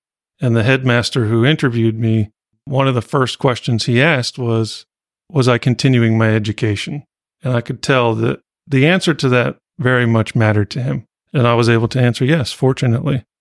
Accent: Reno, Nevada, United States; I grew up in Reno and went to Truckee Meadows Community College for one quarter.

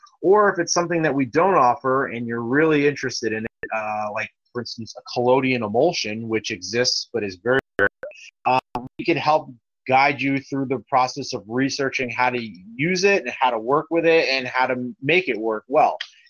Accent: New Jersey, United States; I grew up in New Jersey, outside of New York City. So that was sort of my upbringing.

